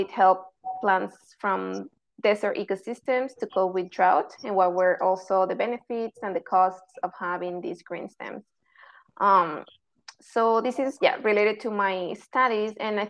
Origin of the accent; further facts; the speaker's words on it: Caracas, Capital District, Venezuela; English is a second language; I completed a bachelor's degree in biology at Universidad Central de Venezuela in Caracas, which is my hometown.